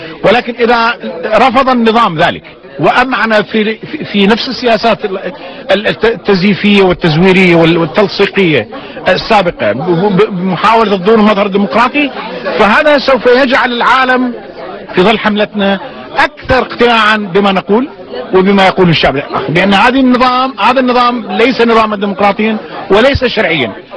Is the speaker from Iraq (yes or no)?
yes; Iraq; ولكن نحن كعراقيين هدفنا مختلف